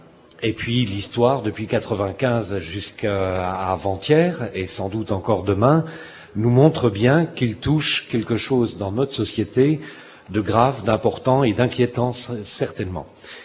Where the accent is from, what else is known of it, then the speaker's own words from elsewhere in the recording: Switzerland; je suis suisse, je suis comédien, metteur en scène, j'ai été auteur à la Chartreuse en résidence. Et puis, je dirige le théâtre de poche à Genève depuis maintenant six ans